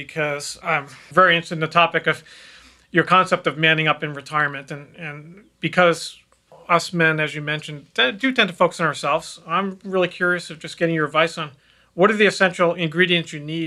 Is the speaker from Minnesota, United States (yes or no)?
no; Boston, Massachusetts, United States; mainly because I'm from Boston and he's from New York, so it's built in.